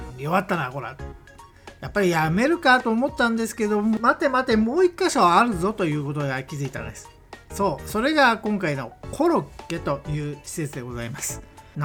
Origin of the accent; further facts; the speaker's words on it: Kanto, Japan; 私は関東の人間にとっては本当に最初は違和感しかなかったんですが